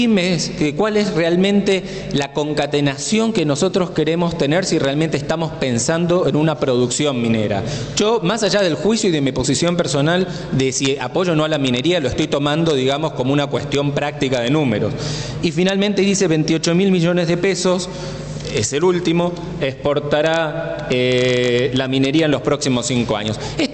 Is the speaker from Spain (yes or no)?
no; Argentina; nosotros como ciudadanos argentinos, sanjuaninos, riojanos, catamarqueños